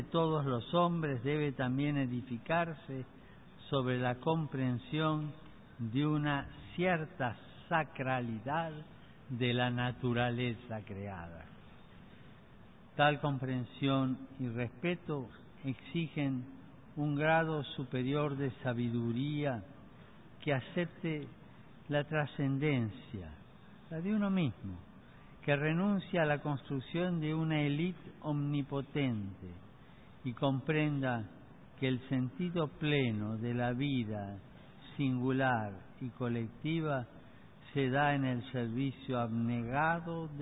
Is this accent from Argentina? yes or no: yes; Argentina; un clásico de la literatura de mi tierra natal